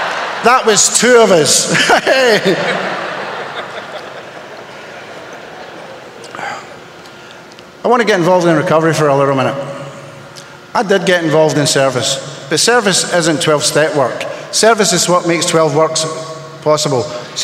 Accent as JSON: {"language": "English", "region": "Scotland", "country": "United Kingdom", "said": "I'm Scottish as all hell, eh?"}